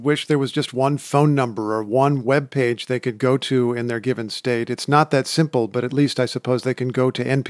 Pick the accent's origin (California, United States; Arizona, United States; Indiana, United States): Indiana, United States; let's try my home state of Indiana. I don't live there, but I have lots of relations